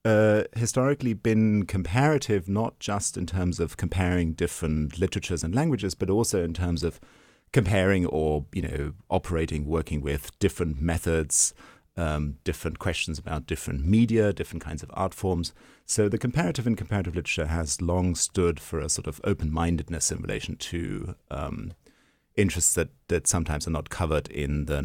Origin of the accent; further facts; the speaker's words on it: Germany; moved away as an adult; I grew up in Germany. I was there until I was 21. I was in secondary school, etc.